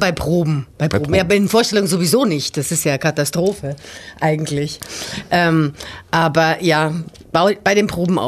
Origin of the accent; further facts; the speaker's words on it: Baden-Württemberg, Germany; accent: Swabian; first language Swabian; Schwäbisch ist meine Muttersprache eigentlich, da meine Mutter in Weingarten-Württemberg geboren ist.